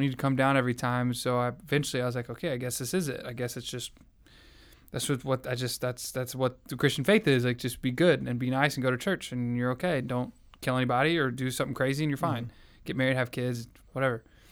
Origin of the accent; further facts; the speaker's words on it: Southern United States, United States; I guess it's a similar story as most kids and growing up in the Bible Belt.